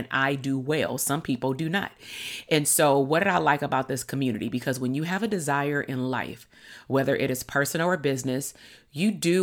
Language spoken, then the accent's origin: English; Compton, California, United States; I grew up in Compton, California, and I had moved out to the Bay Area for grad school and then moved back.